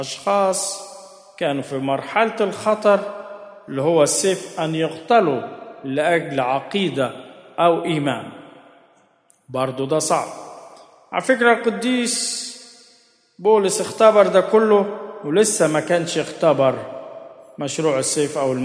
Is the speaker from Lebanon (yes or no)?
no; Upper Egypt, Egypt; في الجنازات عندنا في الصعيد بيقولوا مثل حلو قوي